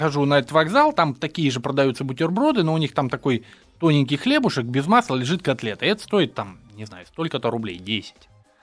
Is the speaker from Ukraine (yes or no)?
no; Russia; А мы все из России.